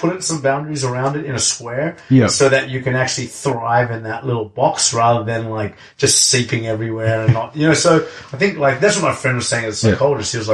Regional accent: South Africa; now in Sydney, Australia; I'm from Sydney, and I'm from South Africa originally

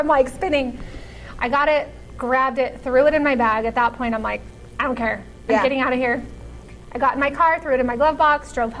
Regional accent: Farmington, New Mexico, United States; which I'm from Farmington, so it's a three-hour drive for me.

